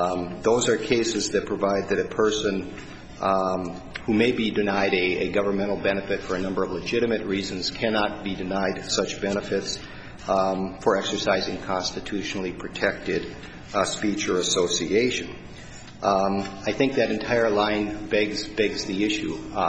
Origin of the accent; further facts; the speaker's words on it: Billings, Montana, United States; I'm also from Billings, Montana.